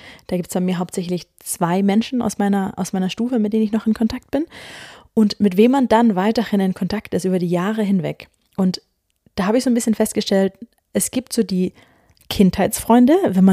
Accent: Ulm, Baden-Württemberg, Germany; Bin jetzt einen Tag hier in Ulm, in dem Haus von meinen Eltern, wo ich auch aufgewachsen bin. Ich komme ja ursprünglich aus Ulm.

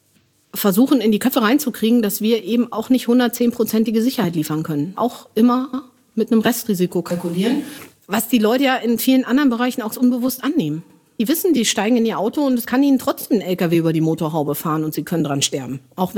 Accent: Northern Germany, Germany; ich komme aus Norddeutschland.

